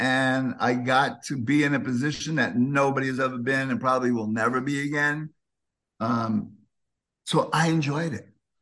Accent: Queens, New York, United States; and I come from Queens and they came from Hollis, Queens.

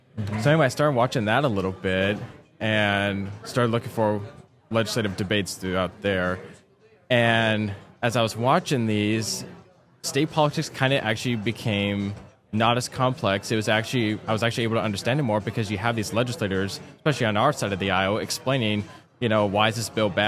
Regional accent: Washington, United States; also born or lived in Tacoma; I have been a Washingtonian all my life. Yeah. I was born in Tacoma, adopted by my parents just a couple days after I was born. I've lived in the Lewis County area all my life.

